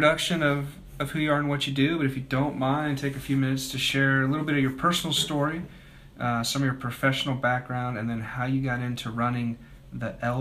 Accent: South Dakota, United States; As Dakota boys, we grew up in South Dakota, man. We know the deal with snow for sure.

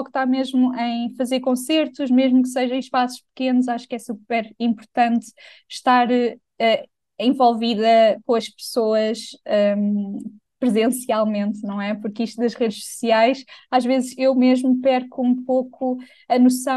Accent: Portugal; accent: Portuguese; é super português, é como eu estou a falar neste momento e é o meu sotaque no meu dia a dia, digamos.

